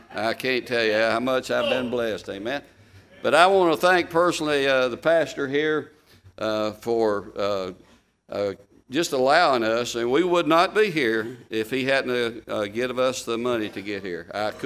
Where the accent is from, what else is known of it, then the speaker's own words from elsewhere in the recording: United States; And we're American. We're pro-American. We love Canada.